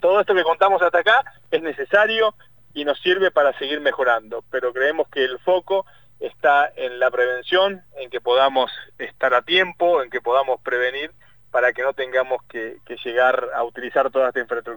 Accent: Neuquén, Argentina; no está del todo bien por cómo somos los neuquinos, siempre un paso más adelante

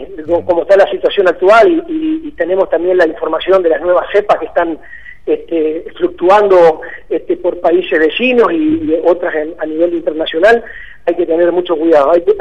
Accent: Goya, Corrientes, Argentina; yo también soy de Corrientes, soy de Goya

